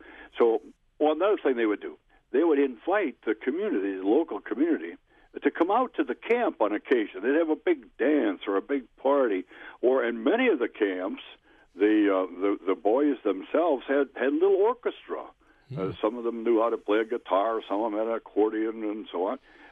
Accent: Wild Rose, Wisconsin, United States; And I'm from Wild Rose, central Wisconsin.

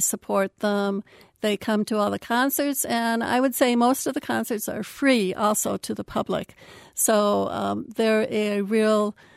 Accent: Middleton, Wisconsin, United States; The other one is in my hometown, Middleton, which they're building a park downtown

